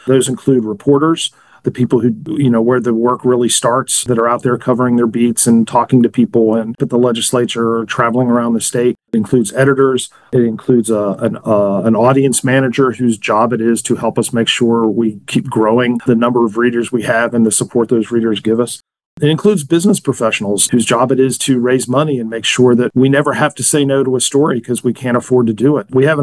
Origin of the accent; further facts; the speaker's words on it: Piedmont, West Virginia, United States; also born or lived in Keyser; I'm from Mineral County, West Virginia. Grew up in Piedmont and Kaiser. Went to Potomac State College